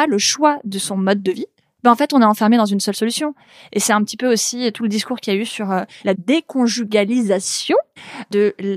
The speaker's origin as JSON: {"language": "French", "town": "Paris", "region": "Île-de-France", "country": "France", "said": "J'ai passé quelques années à l'étranger ou à étudier ailleurs qu'à Paris, parce que je suis parisienne."}